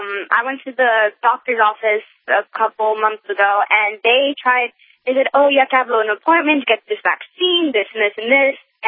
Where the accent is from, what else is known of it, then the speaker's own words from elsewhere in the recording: California, United States; I'm 11 years old, and I'm from California.